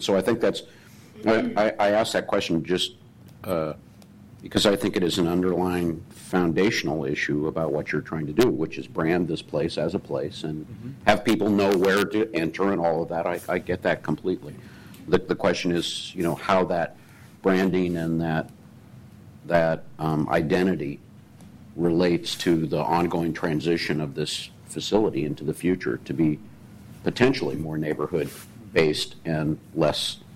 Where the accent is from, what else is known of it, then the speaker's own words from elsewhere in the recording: Portland, Oregon, United States; I remember I grew up on the West Side, and going to Lloyd Center was a big deal.